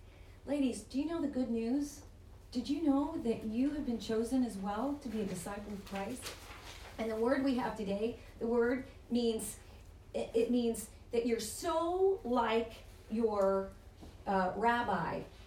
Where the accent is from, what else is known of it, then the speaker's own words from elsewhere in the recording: Texas, United States; You know, I come from Texas, and we have some pretty interesting characters in my family background